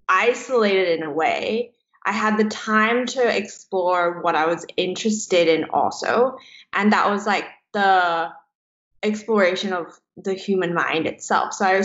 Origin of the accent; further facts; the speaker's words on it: Hong Kong; I'm from Hong Kong originally, so Chinese parents.